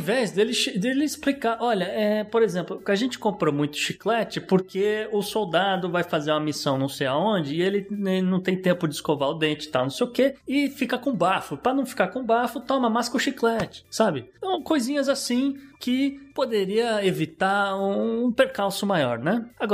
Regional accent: Brazil; o mínimo que você espera, como contribuinte, como brasileiro contribuinte, é que o governo venha a público explicar os seus gastos.

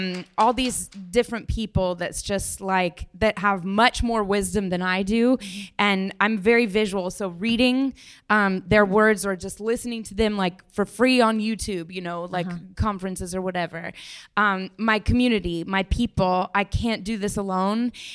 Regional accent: Colorado, United States; now in New York, United States

